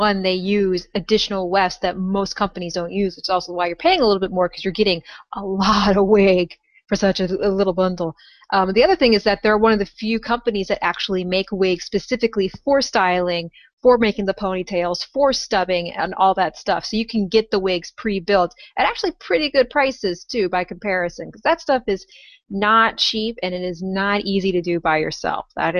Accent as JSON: {"language": "English", "town": "Chicago", "region": "Illinois", "country": "United States", "said": "It's like cold for us is maybe about mid-50s, so this is ridiculously cold. And I'm from Chicago."}